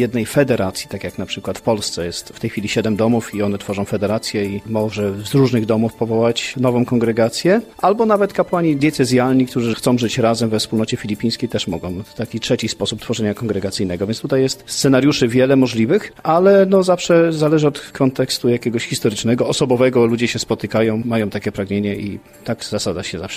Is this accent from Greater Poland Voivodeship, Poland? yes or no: yes; Gostyń, Greater Poland Voivodeship, Poland; i ja z Gostynia